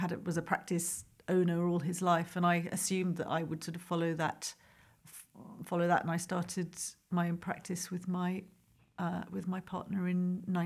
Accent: London, United Kingdom; I was born in London, but not to, okay, British parents. So I've been brought up as a tourist in London.

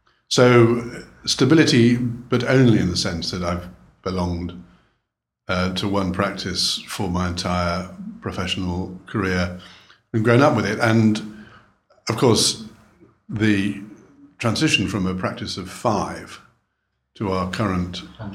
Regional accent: Leeds, Yorkshire and the Humber, United Kingdom; moved away; I'm a Yorkshireman. I'm from Leeds.

